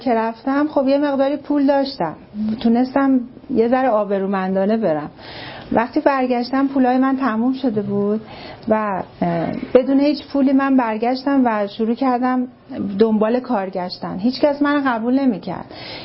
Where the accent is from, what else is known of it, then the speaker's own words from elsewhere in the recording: Tehran, Tehran Province, Iran; born there; توی تهران.